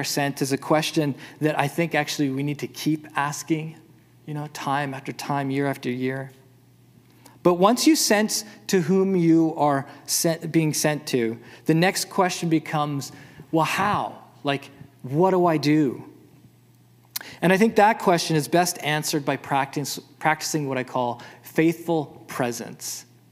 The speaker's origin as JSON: {"language": "English", "region": "Manitoba", "country": "Canada", "tie": "born or raised there", "said": "I grew up in Manitoba, and in our family home, we had a huge garden in our backyard."}